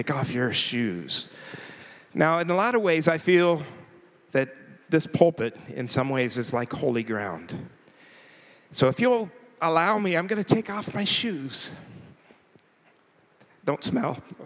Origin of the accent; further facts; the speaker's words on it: Indiana, United States; I'm from Indiana originally, so I had to mention Indiana.